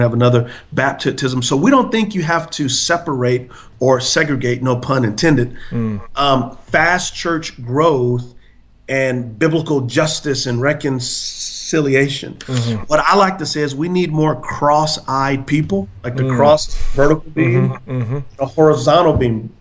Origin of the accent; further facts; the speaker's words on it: San Antonio, Texas, United States; I'm from San Antonio, Texas. She's from Darby, Montana. I'm from the urban context.